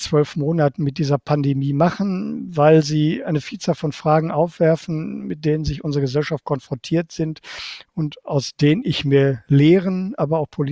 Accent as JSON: {"language": "German", "town": "Bochum", "region": "North Rhine-Westphalia", "country": "Germany", "tie": "born or raised there", "said": "Auch gerade in meiner Heimatstadt Bochum"}